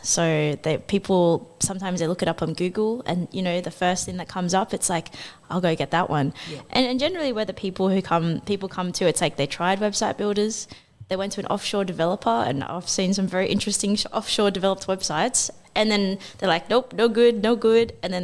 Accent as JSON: {"language": "English", "town": "Rockingham", "region": "Western Australia", "country": "Australia", "said": "from Rockingham. But also, they're like, people don't know what Rockingham is, so sometimes I say I'm from Perth."}